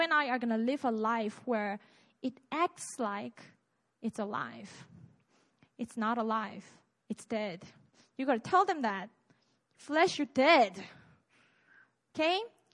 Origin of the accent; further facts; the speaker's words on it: Busan, South Korea; Anyways, I'm from Busan, so I've had it like multiple times.